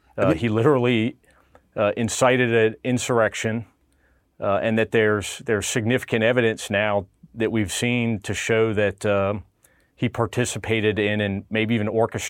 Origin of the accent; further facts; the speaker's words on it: United States; I'm an American. I don't want to live in a country where I'm policed by the military.